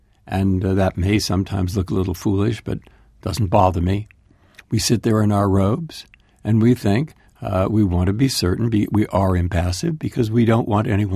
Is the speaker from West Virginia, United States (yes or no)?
no; San Francisco, California, United States; born there; moved away; also born or lived in Massachusetts; I was born in San Francisco. I've lived nearly 50 years in Massachusetts.